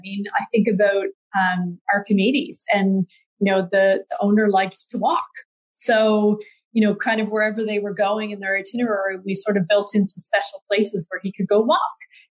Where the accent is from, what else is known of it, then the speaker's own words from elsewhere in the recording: Canada; I don't know what it is about being Canadian